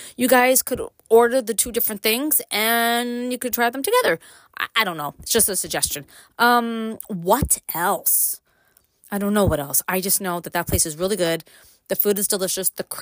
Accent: Brooklyn, New York, United States; now in Upstate New York, United States; Brooklyn raised, living upstate. Yes, I grew up in Brooklyn. Yes, I left Brooklyn and I moved to upstate.

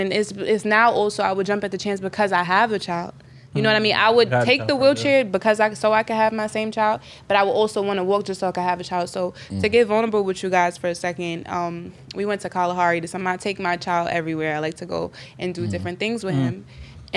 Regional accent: South Jamaica, New York, United States; I'm from South Jamaica. Like, anybody that knows, like, it gets really treacherous out there.

